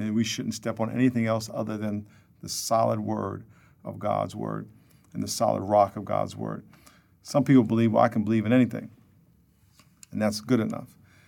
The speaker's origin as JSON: {"language": "English", "region": "New York", "country": "United States", "tie": "born or raised there", "said": "I grew up down right outside New York City."}